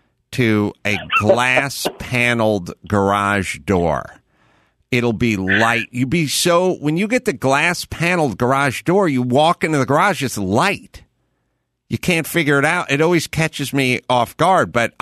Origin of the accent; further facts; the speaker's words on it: North Hollywood, California, United States; I grew up in North Hollywood.